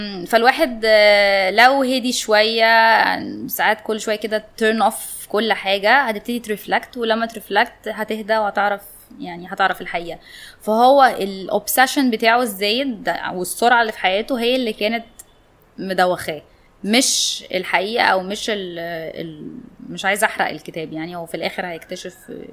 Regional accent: Egypt; اللي هي اللي كبرنا عليها في مصر

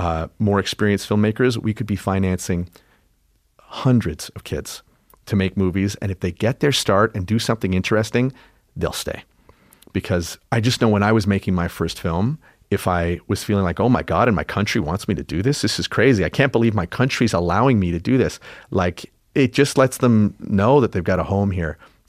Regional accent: Canada; Well, look, I'm Canadian.

